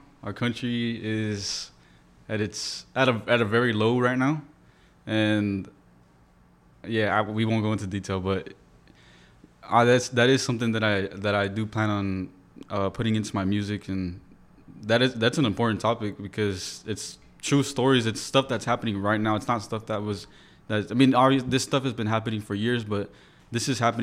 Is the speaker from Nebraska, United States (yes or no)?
no; Gilroy, California, United States; I'm always super excited when I get to perform like in my hometown, which is Gilroy.